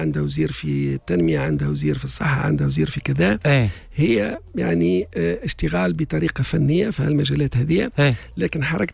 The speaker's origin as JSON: {"language": "Arabic", "country": "Tunisia", "said": "احنا لو جينا كتونسي كانسان يحب يخدم البلاد مرحبا بيه"}